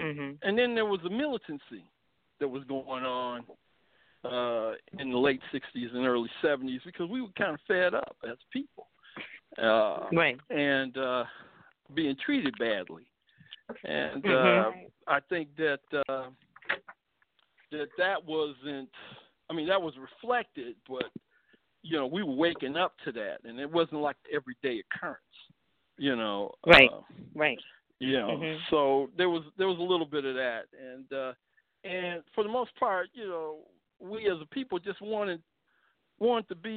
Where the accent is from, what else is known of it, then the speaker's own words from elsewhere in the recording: Detroit, Michigan, United States; born there; I was born here in Detroit with conservative parents